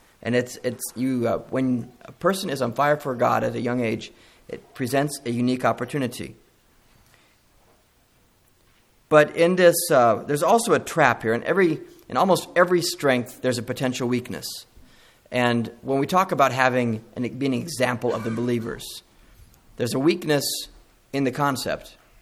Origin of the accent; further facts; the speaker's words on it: Missouri, United States; I'm from Missouri, and we have, I think it's a pretty state, but it doesn't quite compare with out here